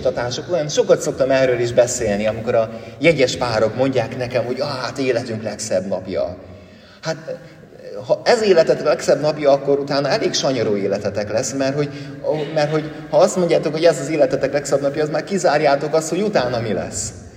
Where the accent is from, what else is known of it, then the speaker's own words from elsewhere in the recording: Great Hungarian Plain, Hungary; bár én alföldi gyerek vagyok